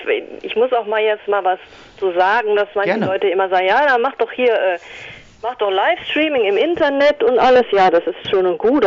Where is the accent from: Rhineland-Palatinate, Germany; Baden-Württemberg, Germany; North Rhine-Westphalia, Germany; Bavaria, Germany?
North Rhine-Westphalia, Germany; ja, ich bin auch aus Nordrhein-Westfalen, von daher.